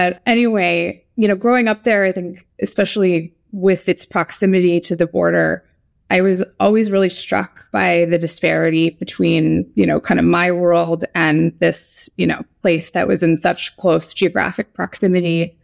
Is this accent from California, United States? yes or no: yes; Solana Beach, California, United States; So I grew up in Solana Beach, which is a little town in North County, San Diego.